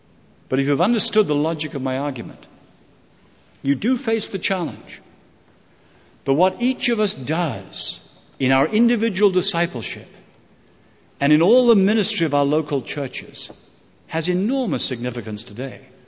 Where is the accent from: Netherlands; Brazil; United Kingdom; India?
United Kingdom; England; now in United States; I speak to you as an Englishman. I'm married to an American.